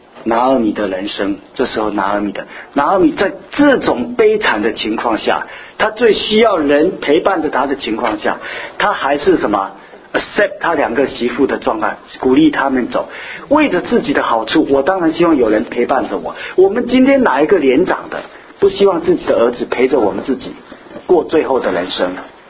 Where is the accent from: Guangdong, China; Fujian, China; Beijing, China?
Fujian, China; Xiamen; 我记得我是在厦门鼓浪屿出生的哈，鼓浪屿我们那个小岛哈，鼓浪屿是个小岛，是 totally 是个 island， 大概只有20000人。